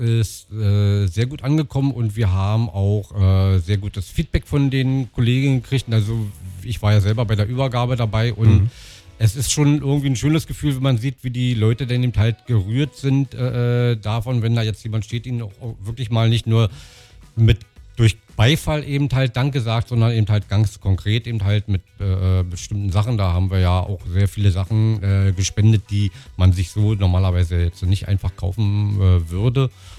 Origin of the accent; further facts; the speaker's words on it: Potsdam, Brandenburg, Germany; wir sind ja gebürtige Potsdamer, kommen hier aus Potsdam, leben in dieser Stadt, leben auch mit unseren Kunden in dieser Stadt